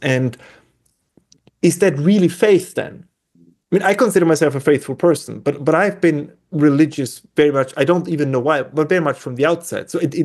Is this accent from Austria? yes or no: yes; Austria; accent: Austrian/German; English is a second language; as you can tell from my accent as an Austrian/German